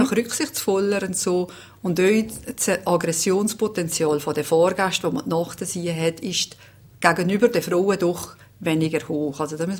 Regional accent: Valais, Switzerland; Und als Walliserin hat man natürlich am Funken sie haben die Leute ein bisschen gelacht, weil sie nicht gerade immer alles verstanden haben.

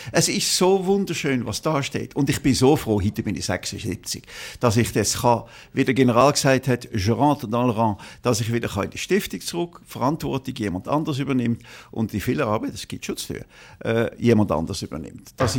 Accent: Valais, Switzerland; Und die anderen 50% sind Walliserblut. Und ich fühle mich natürlich fest als Walliser in den Bergen und bin sehr wohl.

